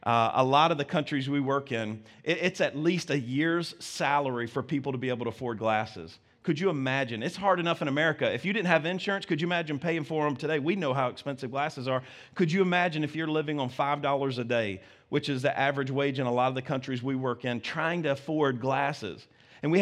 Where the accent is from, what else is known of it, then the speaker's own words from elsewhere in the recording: Alabama, United States; I'm from Alabama, and people say, I can't believe you talk so fast being from Alabama. I know it. I married a Yankee, and she taught me how to do this.